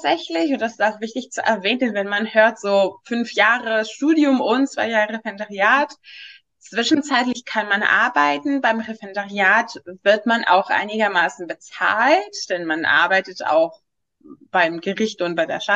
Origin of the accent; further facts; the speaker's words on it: Greece; moved away as an adult; now in Berlin, Germany; ich komme aus Griechenland und ich dachte, als ich gezogen, nach Berlin gezogen bin